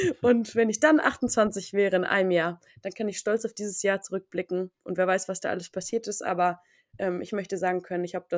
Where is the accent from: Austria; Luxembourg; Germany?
Germany; Deutschland! Deutschland ist meine Heimat.